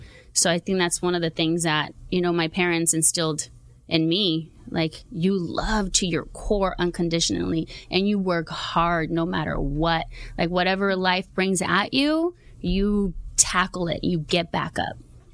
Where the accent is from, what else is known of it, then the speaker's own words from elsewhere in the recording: Huntington Park, California, United States; HP. Was born and raised in Huntington Park, and I went to that elementary, to the middle school, and to the high school.